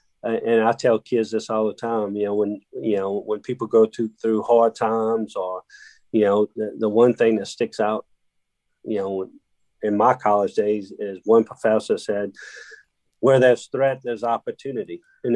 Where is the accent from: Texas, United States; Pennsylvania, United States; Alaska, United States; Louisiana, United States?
Louisiana, United States; Well, I grew up right here in South Louisiana on the bayou.